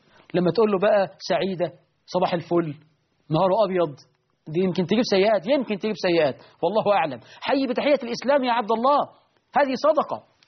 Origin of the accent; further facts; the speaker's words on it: Egypt; في عرفنا كمصريين في الطبقة المتوسطة